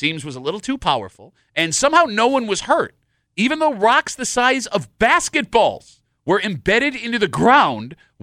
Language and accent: English; Gates, New York, United States; now in Henrietta, United States; I'm 39 years old. I live in Henrietta. I still have that growing up in Gates.